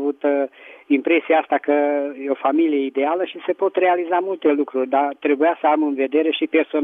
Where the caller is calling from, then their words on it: Petroșani, Hunedoara County, Romania; din Petroșani